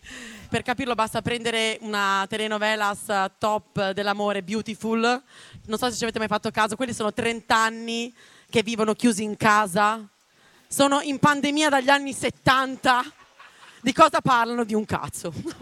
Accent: Venice, Veneto, Italy; Ma solo perché sono di Venezia, è per quello.

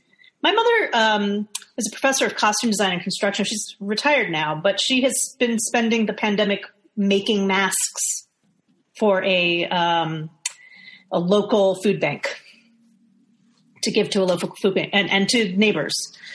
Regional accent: New York, United States; despite the fact that I was in New York, growing up in New York.

